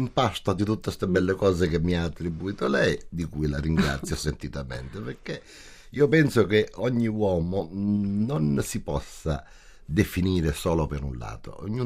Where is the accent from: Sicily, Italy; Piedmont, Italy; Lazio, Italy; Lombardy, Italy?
Sicily, Italy; Io, essendo siciliano, ho studiato la Sicilia, perché devo parlare della mia terra